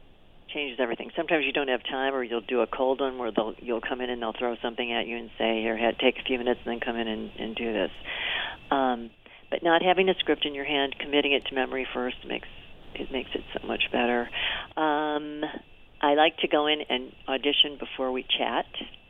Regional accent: Buffalo, New York, United States; they were originally from Buffalo, which I'm from Buffalo, too.

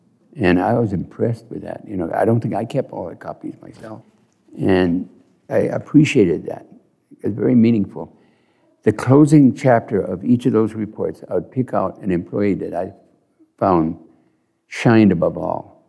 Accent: Ireland; I'm Irish, so we take a long time to explain.

